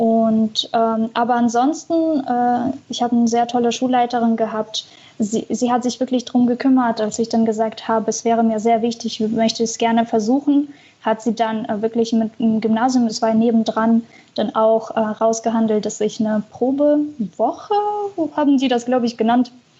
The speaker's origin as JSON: {"language": "German", "country": "Russia", "moved": "yes", "lives_now": "Germany", "said": "ich komme aus Russland."}